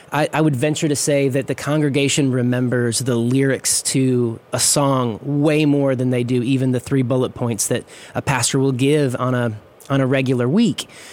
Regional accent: Galesburg, Illinois, United States; Yeah, originally from Galesburg, Illinois.

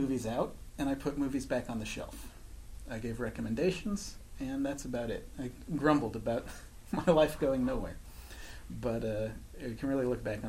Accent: Tacoma, Washington, United States; also born or lived in Seattle; I'm from the Northwest. I grew up in Tacoma, lived in Seattle for a long time, went to college at the Evergreen State College in Olympia

